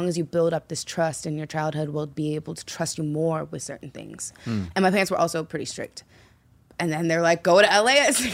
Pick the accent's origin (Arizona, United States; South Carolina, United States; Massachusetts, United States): Arizona, United States; Because it was closer, because I'm from Arizona.